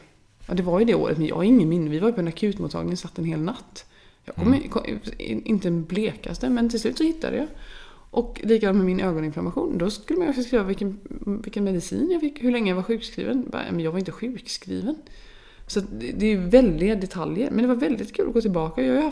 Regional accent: Värnamo, Jönköping County, Sweden; Då hade jag röntgats hemma i Värnamo där jag alltså är ifrån.

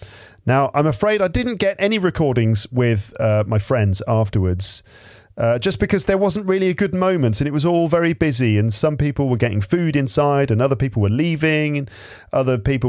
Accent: England, United Kingdom; And then he said, where are you from, sir? And I said, I'm from England.

